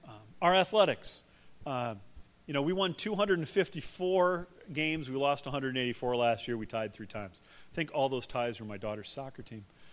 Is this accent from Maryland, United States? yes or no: no; Iowa, United States; I am from Iowa.